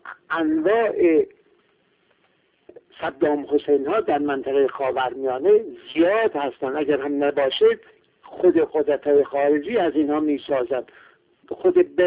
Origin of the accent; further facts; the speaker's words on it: Azerbaijan, Iran; من وطنم و آذربایجان ایرانی بودنم، از آذربایجانی بودنم چیزی کم نمی کنه، آذربایجانی بودنم از ایرانی بودنم چیزی کم نمی کنه. من زبان ترکیه را کاملا راحت صحبت می کنم،